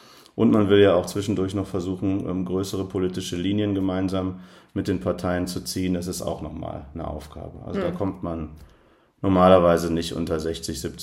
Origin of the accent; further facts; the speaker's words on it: Euskirchen, North Rhine-Westphalia, Germany; Und deswegen kommt für mich für so ein Amt nur Euskirchen als meine Heimatstadt in Frage.